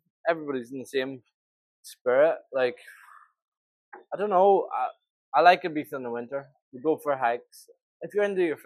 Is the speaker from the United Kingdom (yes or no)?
yes; Northern Ireland, United Kingdom; Well, I'm from Fermanagh, so it's not a great deal to do in Fermanagh.